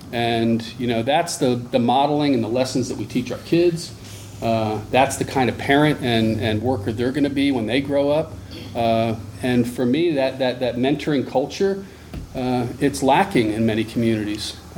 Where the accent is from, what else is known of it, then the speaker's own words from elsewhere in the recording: Washington, District of Columbia, United States; I grew up in Washington, D.C. It's really hard to make that smaller community happen in a very large city.